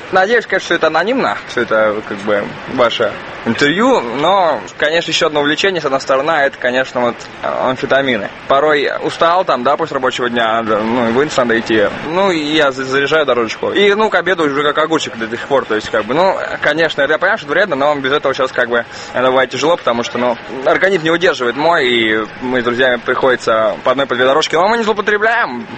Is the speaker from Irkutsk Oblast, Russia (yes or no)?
no; Moscow, Russia; В Москве хорошо живется, я коренной житель Москвы, родился здесь, вырос.